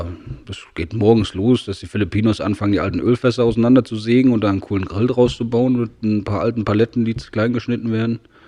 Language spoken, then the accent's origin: German; Saxony, Germany; ich bin in Sachsen geboren, meine Lehre gemacht. Ja, habe früher Landmaschinen repariert. Ja, hat mich nicht ganz so mehr erfüllt und deswegen hat es mich dann nach Hamburg verschlagen.